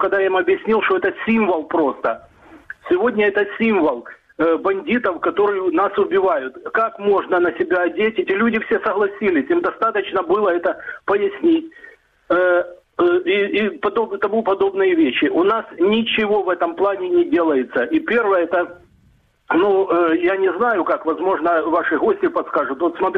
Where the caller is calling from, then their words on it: Dnipro, Dnipropetrovsk Oblast, Ukraine; город Днепр.